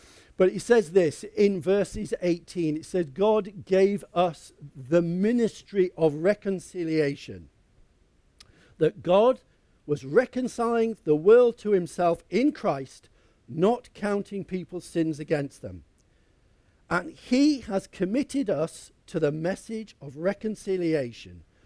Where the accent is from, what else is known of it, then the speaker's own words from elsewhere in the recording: United Kingdom; Being a British person is British ambassador. But that's what we're like. We go to these foreign parts and we think of an ambassador.